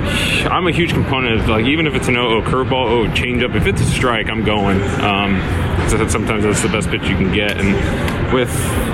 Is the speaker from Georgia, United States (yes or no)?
yes; Atlanta, Georgia, United States; I came from Atlanta, went to a new place.